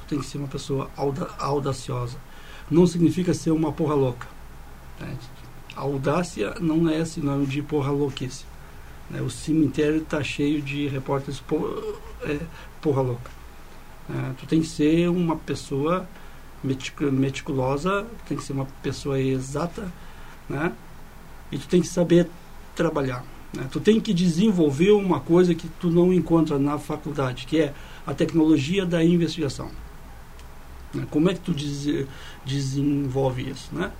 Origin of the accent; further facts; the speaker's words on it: Santa Cruz, Rio Grande do Sul, Brazil; Esqueceu que eu sou de Santa Cruz.